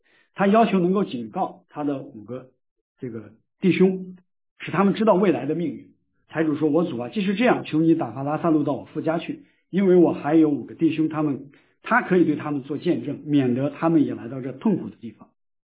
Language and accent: Chinese; China; 我是在中国大陆这个出生长大的